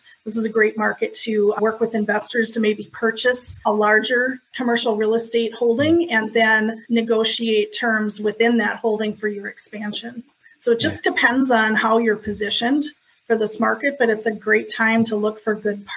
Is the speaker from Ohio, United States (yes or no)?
no; Minneapolis, Minnesota, United States; I was born in Minneapolis and raised there, and, you know, that's where my family is from.